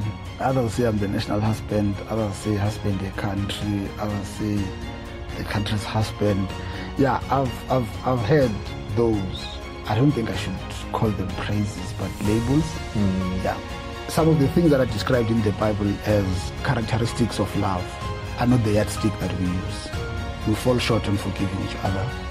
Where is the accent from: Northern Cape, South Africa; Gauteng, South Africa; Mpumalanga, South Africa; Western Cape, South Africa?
Gauteng, South Africa; Ekurhuleni; I've done a homecoming in Ekurhuleni, because I'm from Ekurhuleni.